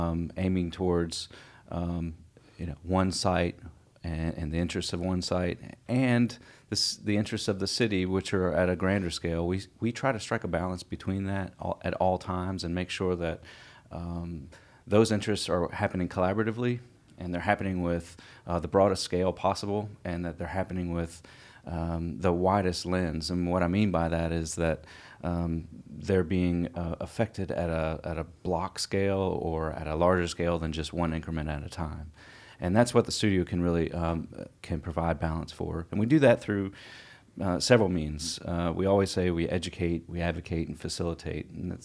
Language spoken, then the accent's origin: English; Maryland, United States; now in Chattanooga, United States; I am actually in Chattanooga originally. I'm from Maryland.